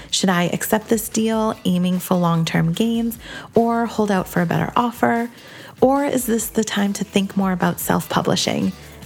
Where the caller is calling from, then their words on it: Charleston, South Carolina, United States; from Charleston, South Carolina.